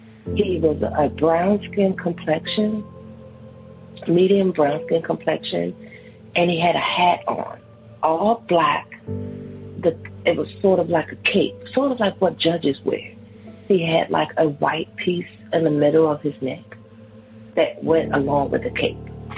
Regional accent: Washington, District of Columbia, United States; I'm from Washington, D.C.

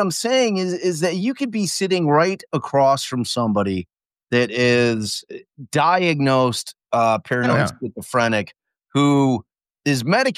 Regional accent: Chicago, Illinois, United States; And yes, I am from Chicago.

